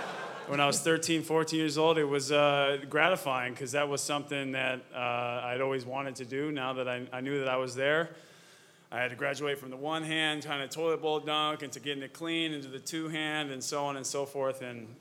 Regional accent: Pacific Northwest, United States; also born or lived in Minnesota; now in Cleveland, United States; I'm from the Pacific Northwest. I have, you know, the lumberjack feel. I was in Minnesota for the past 6 years. Now in Cleveland

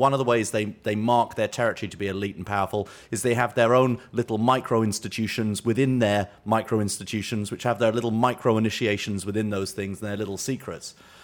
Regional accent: United Kingdom; I regard myself as a British person who's been fairly successful.

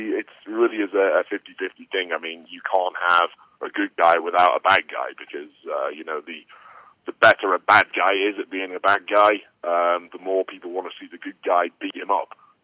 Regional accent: England, United Kingdom; now in United States; But I've always liked being the bad guy, especially being an Englishman in America.

